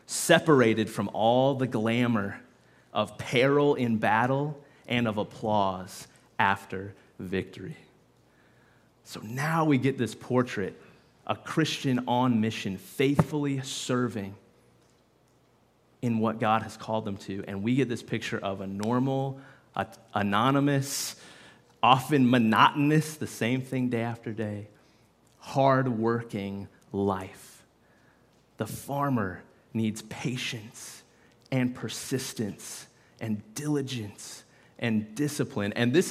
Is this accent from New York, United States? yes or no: no; Kansas City, Missouri, United States; Now, I said earlier, I'm from Kansas City. We love KC.